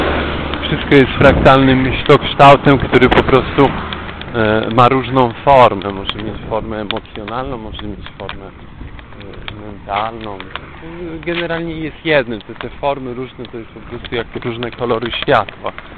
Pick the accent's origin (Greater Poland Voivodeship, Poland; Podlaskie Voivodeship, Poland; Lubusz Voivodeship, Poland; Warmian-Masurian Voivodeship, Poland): Lubusz Voivodeship, Poland; Świebodzin; born there; Ja się urodziłem po prostu w Świebodzinie.